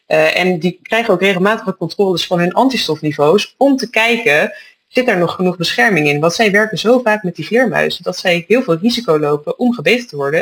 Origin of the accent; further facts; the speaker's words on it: Netherlands; Ik denk dat wij als Nederlanders weinig contact hebben met vleermuizen over het algemeen.